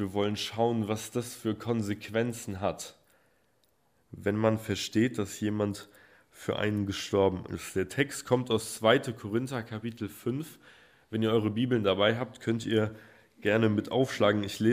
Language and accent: German; North Rhine-Westphalia, Germany; Ursprünglich komme ich aus der Nähe von Bielefeld, also ein bisschen weiter weg eigentlich.